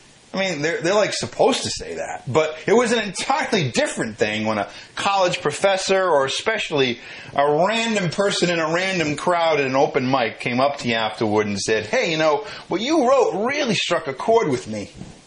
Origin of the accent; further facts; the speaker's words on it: Ireland; I'm Irish, and I think about there was a tradition in Ireland where when somebody died, people would hire mourners